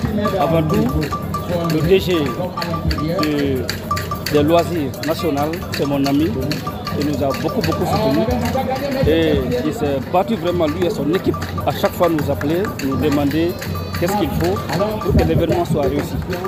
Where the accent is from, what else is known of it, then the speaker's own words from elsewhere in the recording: Guinea; Je viens de la Guinée-Conakry.